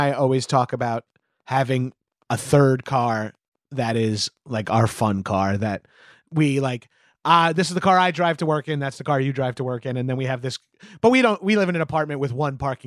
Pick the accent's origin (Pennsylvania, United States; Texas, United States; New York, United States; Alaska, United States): New York, United States; Long Island; I'm from Long Island, New York.